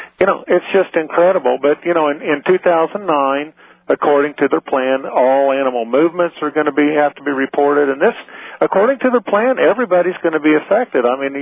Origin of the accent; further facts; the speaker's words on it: Kansas, United States; moved away as an adult; now in Missouri, United States; I grew up in Kansas on a farm, moved to Missouri when I was 19, bought a farm here. I'm 49.